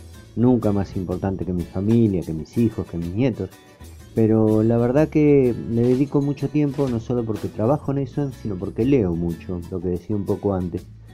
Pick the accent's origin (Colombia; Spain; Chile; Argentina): Argentina; Dina Huapi, Río Negro; en los cumpleaños de los chicos de mi pueblo, en Dinahuapi